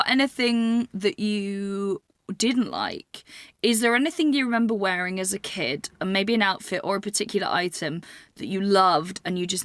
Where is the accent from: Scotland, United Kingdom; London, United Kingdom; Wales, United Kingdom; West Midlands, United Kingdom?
Wales, United Kingdom; I grew up in North Wales, where I live near there now